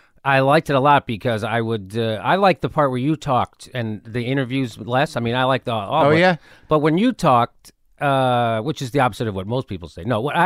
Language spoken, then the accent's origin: English; Chicago, Illinois, United States; now in Los Angeles, United States; Yes, right in the city, right by Midway Airport.